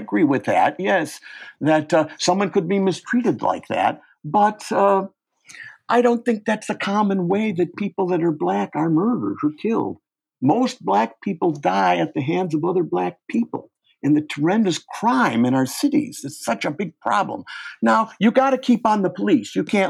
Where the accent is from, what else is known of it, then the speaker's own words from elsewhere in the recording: Cleveland, Ohio, United States; Now, where I grew up in Cleveland, it was a white working class suburb.